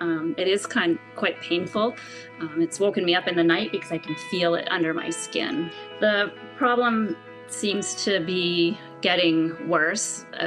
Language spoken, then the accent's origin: English; Bangor, Maine, United States; I am from Bangor, Maine.